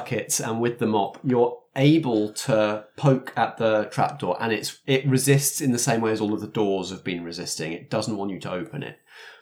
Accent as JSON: {"language": "English", "region": "England", "country": "United Kingdom", "said": "We're English and we don't know guns"}